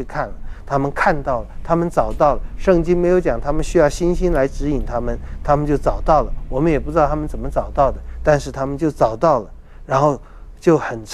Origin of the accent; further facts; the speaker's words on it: China; 这洁净日期其实就等于我们中国人说的坐月子一样。